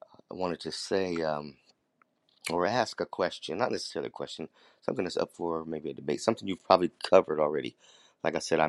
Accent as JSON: {"language": "English", "town": "Columbus", "region": "Ohio", "country": "United States", "said": "I'm from Columbus, Ohio."}